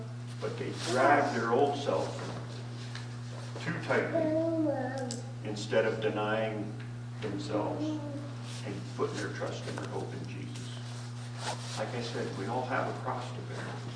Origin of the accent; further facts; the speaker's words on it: Williamsport, Pennsylvania, United States; I come from Little League World Series headquarters. I had to have my kids playing baseball.